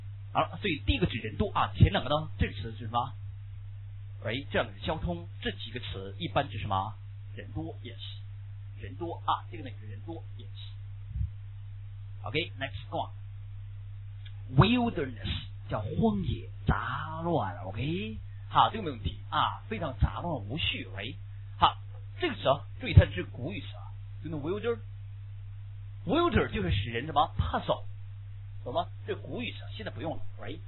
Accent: China; 我们中国人说挤怎么挤啊

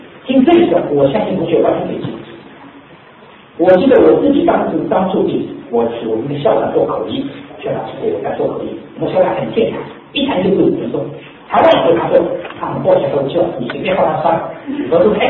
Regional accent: China; 人家我们中国人看着什么？

